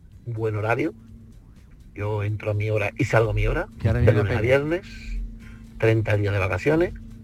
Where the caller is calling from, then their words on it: Seville, Andalusia, Spain; de Sevilla.